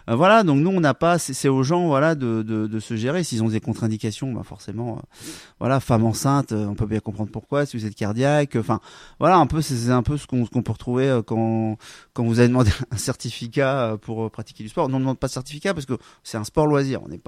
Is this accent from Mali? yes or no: no; Quimper, Brittany, France; born there; Moi je suis né à Quimper, donc c'est cool d'avoir offert ça là.